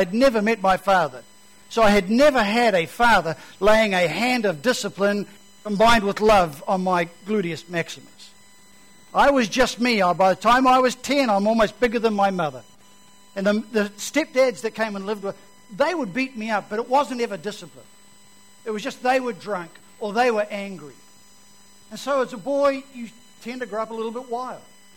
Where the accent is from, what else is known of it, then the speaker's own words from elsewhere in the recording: Auckland, New Zealand; I became a Christian when I was 13 years old. I grew up in South Auckland, Otara, and I was the white Maori in the community.